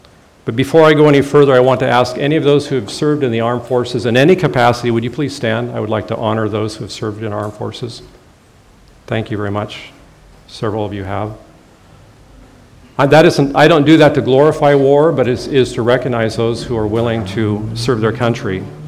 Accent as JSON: {"language": "English", "region": "Idaho", "country": "United States", "said": "I come from North Idaho, and a lot of people who come visit us say, wow, why would you ever go on vacation here?"}